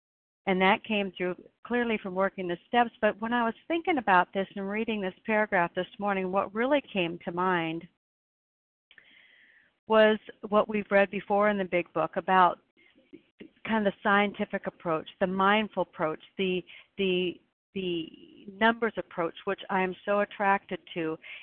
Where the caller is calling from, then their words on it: Oregon, United States; I'm calling in from Oregon.